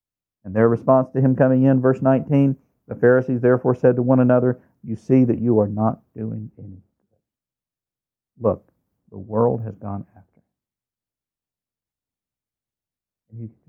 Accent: the South, United States; I remember growing up in the South, and frankly, outside the big cities in the South, there is no Jewish population.

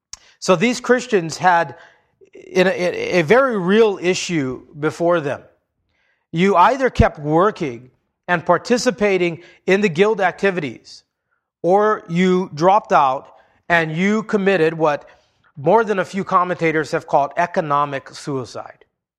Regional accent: Hawaii, United States; You know, I grew up in Hawaii. It's a big trade union state

